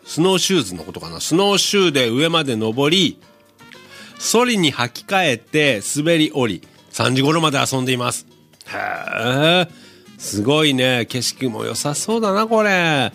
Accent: Yokosuka, Kanagawa, Japan; 私とタッシーさんのふるさと横須賀は、海の町のイメージが強いですが、まあそうですよね、港町として知られてますけれども

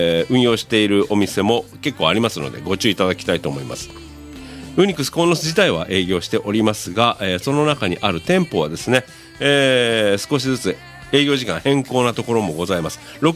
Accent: Yokosuka, Kanagawa, Japan; born there; 私は横須賀生まれでですね、 … さんは隣の中学校卒業でございまして、そのあたり同じスカッコとしてですね

